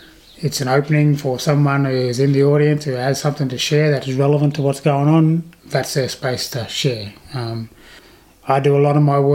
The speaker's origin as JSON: {"language": "English", "region": "Queensland", "country": "Australia", "tie": "born or raised there", "said": "I was born in Doorumbandy, Queensland. It was the only hospital within 300 miles, I suppose, in them days."}